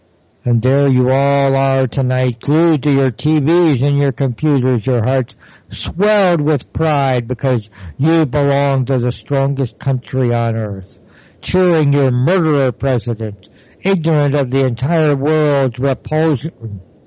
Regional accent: Canada; I'm half Canadian. I was brought up there with very different values than you Americans hold.

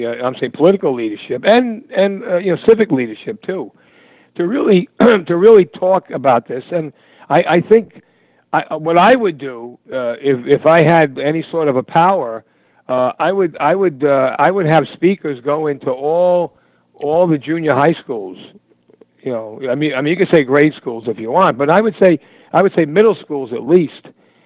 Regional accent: New York, United States; You know, we're from New York, but I never heard that expression.

